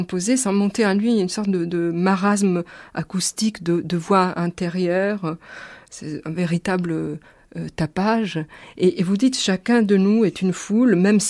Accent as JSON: {"language": "French", "town": "Naples", "region": "Campania", "country": "Italy", "tie": "born or raised there", "said": "Je suis née à leur milieu, à Naples, en 1950."}